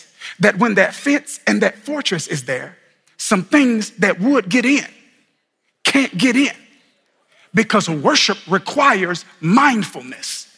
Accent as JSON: {"language": "English", "region": "Mississippi", "country": "United States", "tie": "born or raised there", "said": "You know, I grew up in Mississippi, and it's kind of like the Bible Belt in some sense."}